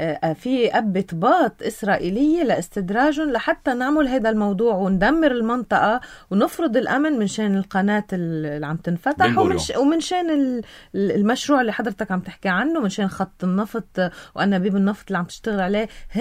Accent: Lebanon

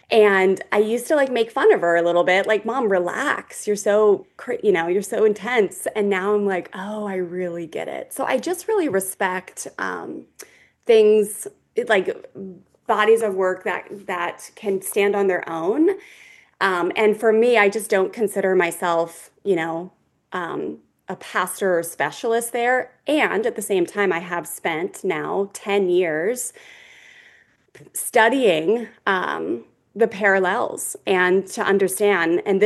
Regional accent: Maryland, United States; I did not grow up in the church at all. I grew up in Maryland

